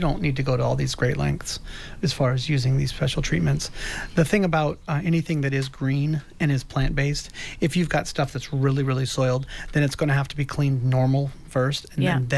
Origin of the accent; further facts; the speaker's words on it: West Coast, United States; I grew up on the West Coast where everybody out there, all the air is coming in off the water.